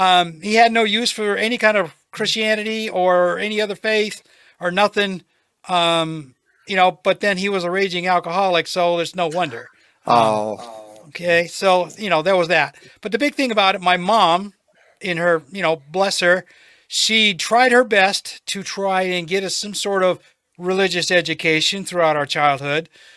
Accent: Ireland; And things didn't go well because I'm Irish.

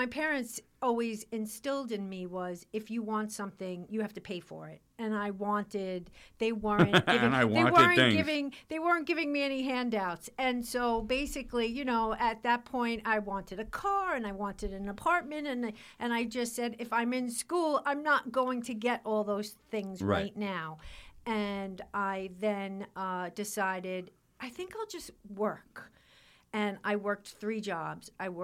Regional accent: Bronx, New York, United States; now in Putnam Valley, United States; So I grew up in the Bronx, in the Pelham Bay section of the Bronx.

